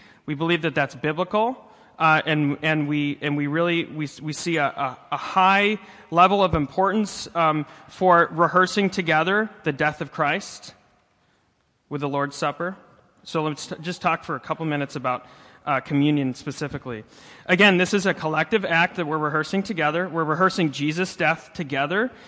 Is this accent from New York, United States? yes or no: yes; Buffalo, New York, United States; But anyway, I grew up in Buffalo, which is like almost Canada